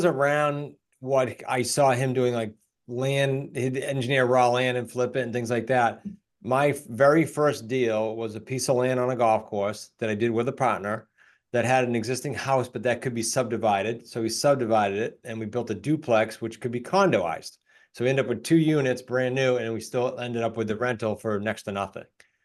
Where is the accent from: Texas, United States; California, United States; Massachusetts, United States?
Massachusetts, United States; I grew up in Massachusetts, actually, and I grew up in a family company that was not real estate.